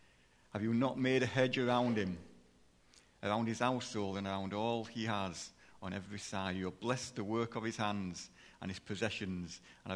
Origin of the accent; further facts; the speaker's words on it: Yorkshire and the Humber, United Kingdom; I think it's probably because I'm a Yorkshire man.